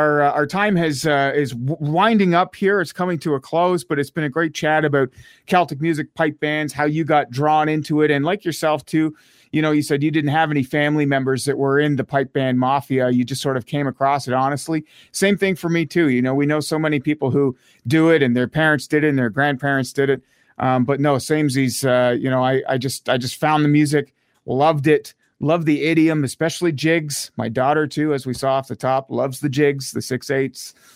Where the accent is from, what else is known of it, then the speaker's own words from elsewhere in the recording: Elmont, Ontario, Canada; I'm from Elmont, Ontario, small town, 4,000 people